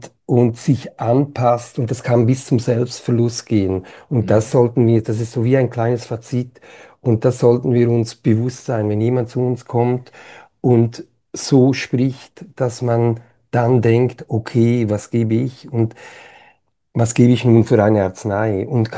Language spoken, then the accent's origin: German; Switzerland; accent: Swiss; Aber ich bin ein typischer Schweizer. Weißt du, ich kann mich nicht überwinden. Ich habe immer den Schweizer Slang dazu.